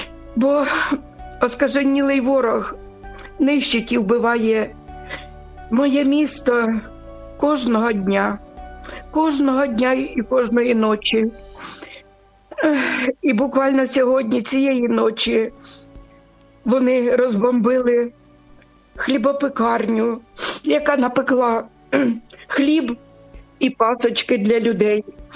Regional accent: Sumy, Sumy Oblast, Ukraine; я хочу передати вітання у моє рідне місто Суми

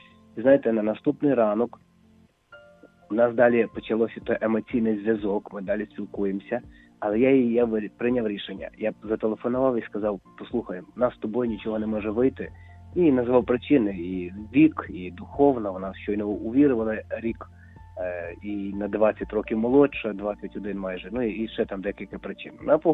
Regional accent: Lviv, Lviv Oblast, Ukraine; Я зі Львова.

